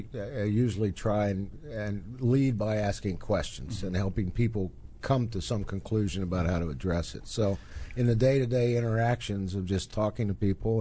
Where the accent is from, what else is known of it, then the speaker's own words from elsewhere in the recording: West Virginia, United States; I spent most of the boyhood years in West Virginia.